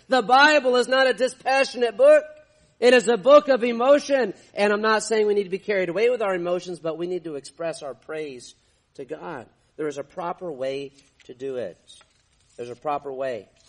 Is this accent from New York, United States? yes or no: yes; New York, United States; now in Texas, United States; I said, "Well, I'm a pastor down in Texas." Oh, okay. You know, I grew up in New York.